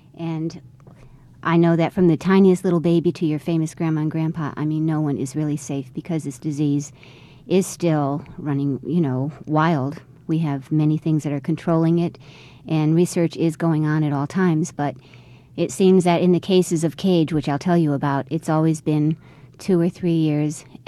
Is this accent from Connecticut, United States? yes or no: yes; Fairfield, Connecticut, United States; now in Juneau, United States; And so after 25 years of service, and even though we're from Fairfield, Connecticut, we fell in love with Alaska, and that's where we stayed.